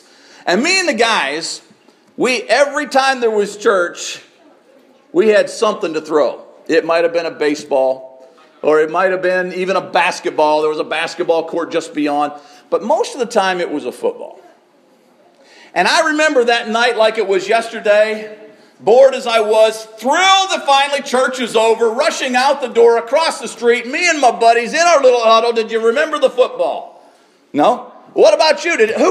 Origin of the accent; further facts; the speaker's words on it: Clearfield, Pennsylvania, United States; When I was a young man, growing up in Clearfield, Pennsylvania, my dad always being a preacher, I obviously was always in church.